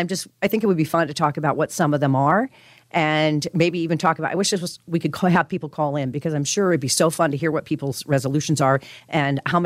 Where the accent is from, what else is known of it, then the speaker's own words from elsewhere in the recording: Colorado, United States; I'm from Colorado. I grew up there. I've got a lot of friends that still live out there and family.